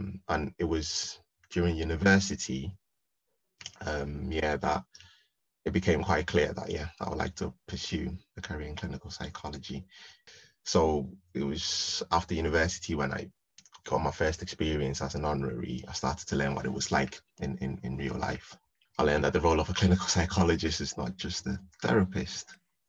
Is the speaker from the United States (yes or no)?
no; Ghana; born there; also born or lived in Liverpool; now in England; So I was born in Ghana, and I lived there for a number of years before moving to Liverpool, before then moving to the southwest.